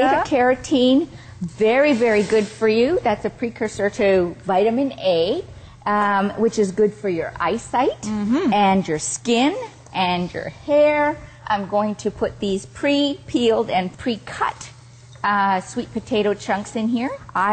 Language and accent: English; Toronto, Ontario, Canada; We're from Toronto, Canada, from the Toronto Vegetarian Association